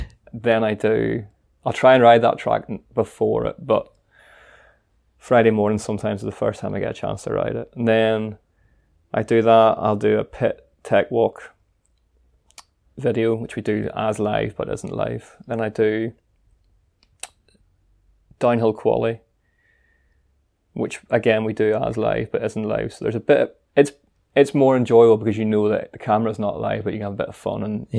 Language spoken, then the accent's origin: English; Northern Ireland, United Kingdom; accent: hybrid Northern Irish-Scottish; now in Scotland; I'm Northern Irish, but I live in Scotland, so I've got a weird sort of hybrid across the Irish Sea sort of accent.